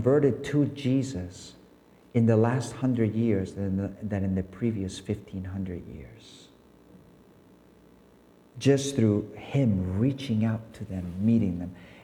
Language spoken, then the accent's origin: English; Balearic Islands, Spain; when I grew up here in Mallorca